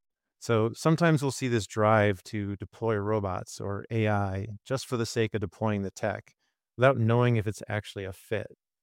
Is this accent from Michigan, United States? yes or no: yes; Detroit, Michigan, United States; And growing up in Detroit, I thought that would lead me to a career in the auto industry.